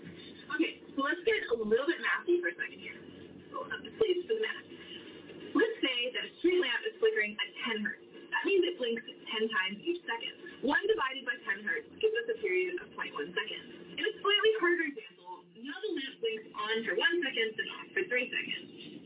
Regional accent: Boston, Massachusetts, United States; Sorry, I was raised in Boston, I have an excuse.

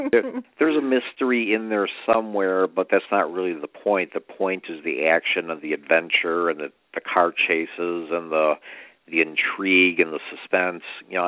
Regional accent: Illinois, United States; accent: Chicago; now in Naperville, United States; growing up in and around the Chicago area. So you can hear that probably in my Chicago accent

